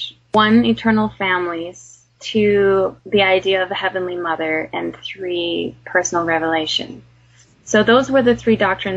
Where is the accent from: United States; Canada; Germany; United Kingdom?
Germany; with my mom being German and me and my brother growing up in Germany and having our little family there, then my father being American and eventually moving back to the States and his whole side of the family being over there